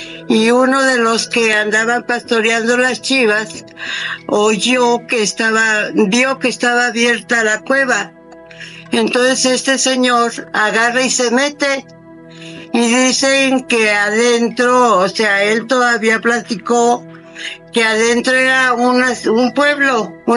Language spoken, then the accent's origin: Spanish; Tapachula, Jalisco, Mexico; Yo soy de Tapachula, Jalisco. … Y yo desde que fui niña, desde muy pequeña